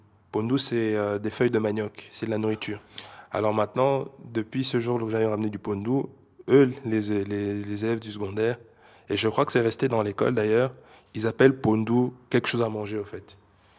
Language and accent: French; Belgium; Ici, j'habite à Willaert, dans le Brabant flamand, mais je suis d'origine congolaise. Et je suis né en Belgique et j'ai grandi en Belgique.